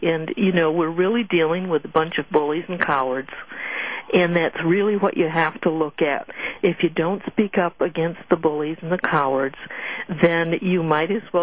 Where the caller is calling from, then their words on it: Ann Arbor, Michigan, United States; I'm calling from Ann Arbor.